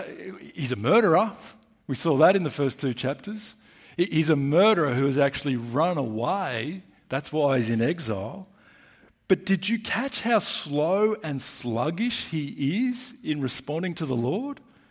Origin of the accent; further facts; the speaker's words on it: Australia; I am Australian according to nationality.